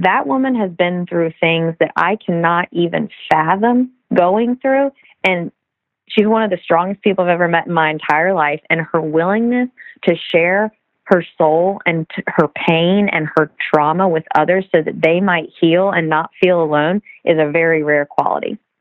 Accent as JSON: {"language": "English", "town": "Mint Hill", "region": "North Carolina", "country": "United States", "tie": "born or raised there", "said": "Okay, so I'm not from Raleigh, but I'm from North Carolina. Okay. A little town called Mint Hill, right on the outskirts of Charlotte. and born and raised in the same house. Yeah, my parents still live there."}